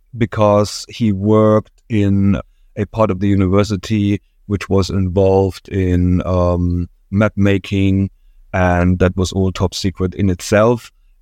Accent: Dresden, Saxony, Germany; Yeah, so I was born in East Germany, in the area around Dresden. And that was late 60s, early 70s, my early childhood.

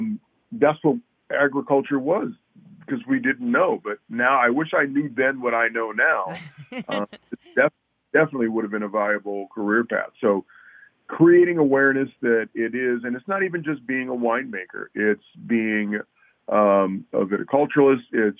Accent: Inglewood, California, United States; I grew up in Inglewood, which is in Southern California. I went to college, Cal Poly Pomona.

